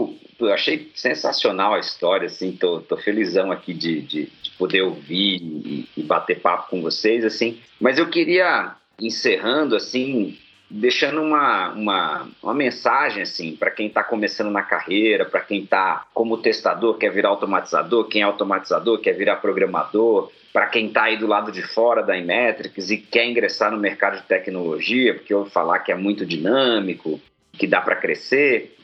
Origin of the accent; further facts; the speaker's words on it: Brazil; ainda mais para nós que somos brasileiros